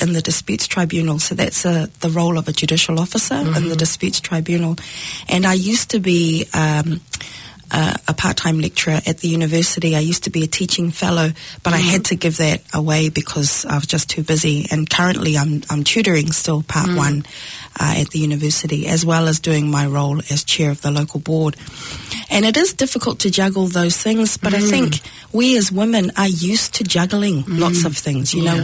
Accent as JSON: {"language": "English", "town": "Sangone", "region": "Savai'i", "country": "Samoa", "tie": "born there", "said": "Yeah. So I was born in my dad's village in Sangone in Savai'i."}